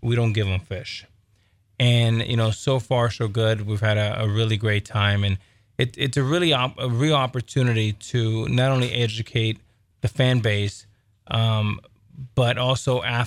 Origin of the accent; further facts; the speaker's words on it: Miami, Florida, United States; growing up in Miami from a single mother, watching her have two jobs and, you know, always renting, always being a tenant